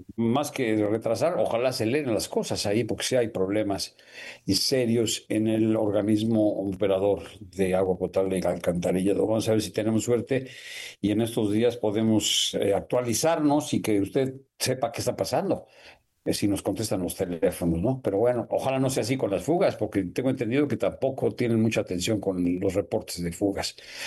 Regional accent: Mexico; nuestra, pues, en el sentido como mexicanos, con Estados Unidos

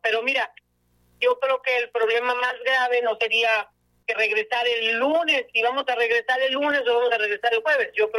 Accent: Mexico; el Día de Reyes es un día que nosotros como mexicanos festejamos

